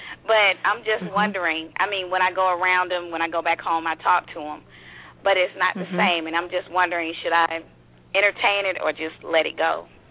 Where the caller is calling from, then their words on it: Conyers, Georgia, United States; I am calling from Conyers, Georgia.